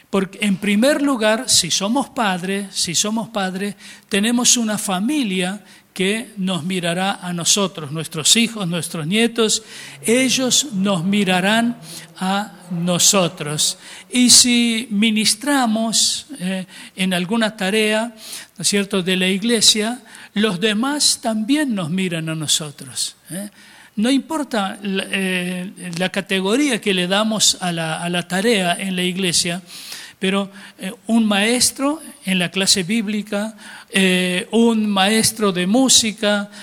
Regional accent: Argentina; born there; Y bueno, y allí empezaron a trabajar y nacimos 10 hijos más en Argentina.

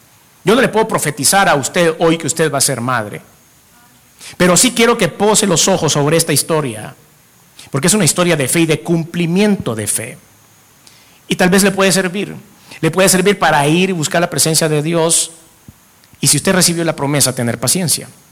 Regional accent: El Salvador; Soy salvadoreño, no puedo hacer cola.

